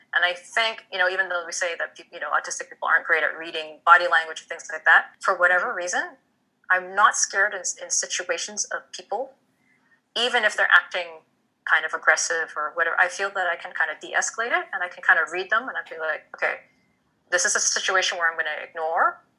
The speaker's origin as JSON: {"language": "English", "country": "Canada", "said": "so I'm Canadian."}